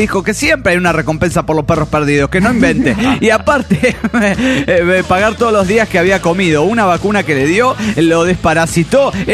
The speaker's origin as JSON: {"language": "Spanish", "region": "Cochabamba", "country": "Bolivia", "said": "de Cochabamba, Bolivia."}